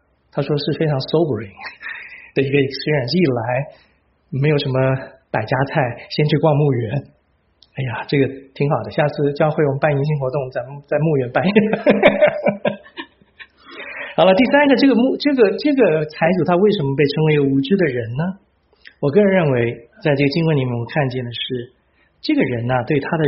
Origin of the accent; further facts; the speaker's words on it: Taiwan; moved away as an adult; now in United States; 当年我们从台湾过来的时候，我跟我太太一人两个皮箱，四个皮箱外加一个大铜电锅。